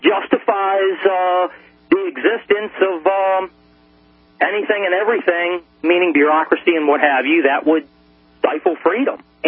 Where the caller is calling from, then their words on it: Maryland, United States; I'm calling from Maryland.